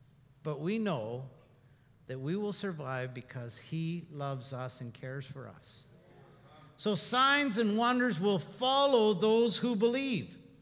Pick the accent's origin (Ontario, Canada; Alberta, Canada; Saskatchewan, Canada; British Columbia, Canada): British Columbia, Canada; Princeton; here's a kid from my hometown in Princeton that I grew up and I worked for his dad.